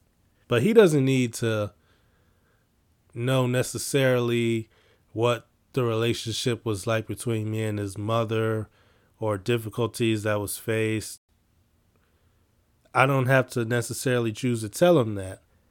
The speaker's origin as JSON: {"language": "English", "town": "Chicago", "region": "Illinois", "country": "United States", "said": "I'm from Chicago."}